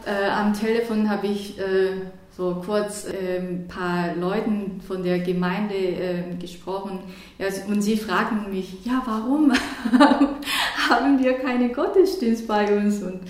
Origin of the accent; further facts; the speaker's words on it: South Korea; born there; first language Korean; German is a second language; also born or lived in North Africa; Ich bin in Südkorea geboren, also meine Muttersprache ist Koreanisch und dann Englisch als die erste Fremdsprache habe ich in Korea gelernt. Und dann, ich war in Nordafrika für 2 Jahre und von daher habe ich Arabisch gelernt